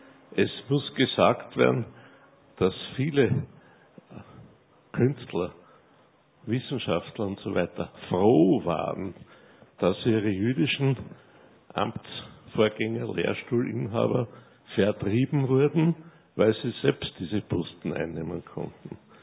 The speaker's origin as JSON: {"language": "German", "region": "Vienna", "country": "Austria", "tie": "born or raised there", "said": "Ich bin Jahrgang 1928 in Wien aufgewachsen"}